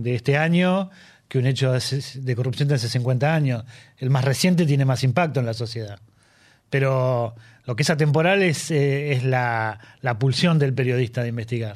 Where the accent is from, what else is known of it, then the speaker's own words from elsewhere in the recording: Río Gallegos, Santa Cruz, Argentina; yo soy de Río Gallegos, de Santa Cruz, donde no hay comunidades de gente asiática, o al menos no la había en el momento que yo vivía allá.